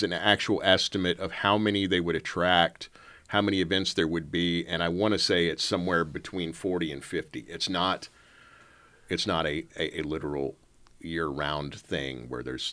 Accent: Fort Worth, Texas, United States; I grew up in Fort Worth, right?

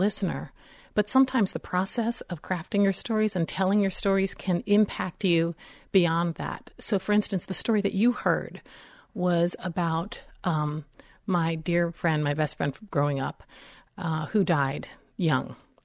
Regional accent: Washington, District of Columbia, United States; I'm from Washington, D.C. I was not a city slicker, but I was definitely not a Western girl

